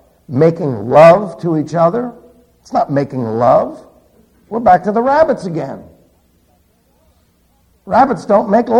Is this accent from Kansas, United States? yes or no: no; New York City, New York, United States; And I was raised in New York City. Yeah, you know where that lousy salsa comes from. New York City!